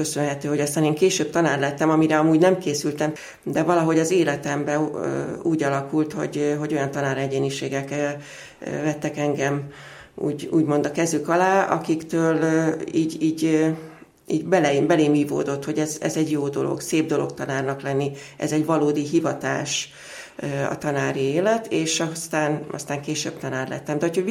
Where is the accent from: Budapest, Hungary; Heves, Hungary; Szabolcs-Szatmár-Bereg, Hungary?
Budapest, Hungary; Nagyon szerető családba születtem Óbudán. Egyszerű emberek voltak a szüleim, irodába dolgoztak, és egy nővérem van. Óbudán egy emeletes házba laktunk